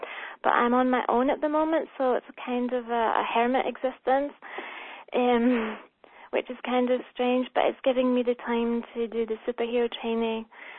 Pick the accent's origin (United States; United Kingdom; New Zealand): United Kingdom; Scotland; now in Germany; I'm from Scotland, but I'm living in Germany, and I've been here 15 years